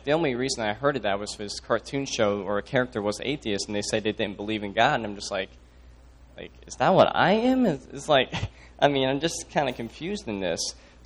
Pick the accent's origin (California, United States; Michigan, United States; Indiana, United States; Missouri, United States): Indiana, United States; Rushville; It's close to my hometown of Rushville, Indiana, like 20 miles away.